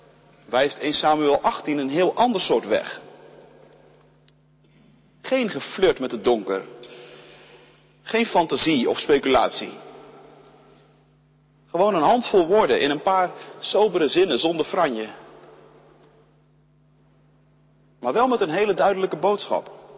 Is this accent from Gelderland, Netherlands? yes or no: no; Ouderkerk aan den IJssel, South Holland, Netherlands; Oude Kerk aan de IJssel, of All Places, het dorp waar ik opgroeide, dat haalt zelden het nieuws